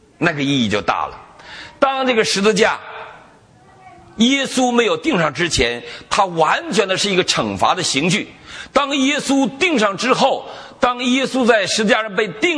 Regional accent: China; 我们中国人的观念就诈尸了。

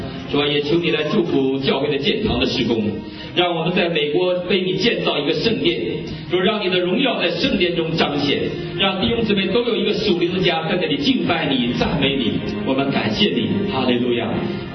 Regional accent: China; 因为我们是中国人，是神拣选的中国的儿女

